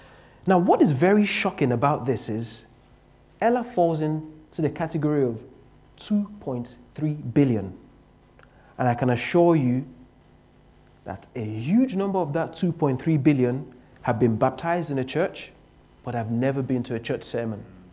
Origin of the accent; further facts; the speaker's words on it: Nigeria; I'm from Nigeria, and in the northern part of Nigeria, you can have as many as 15 wives.